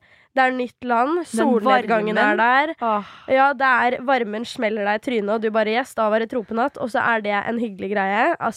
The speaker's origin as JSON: {"language": "Norwegian", "town": "Svelvik", "region": "Vestfold", "country": "Norway", "said": "Men nå er jo ikke jeg originalt fra Drammen. Eller jeg er jo fra Svelvik, ikke sant?"}